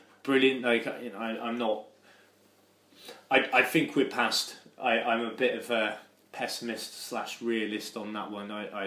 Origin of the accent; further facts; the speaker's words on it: England, United Kingdom; from England, obviously, because we are English.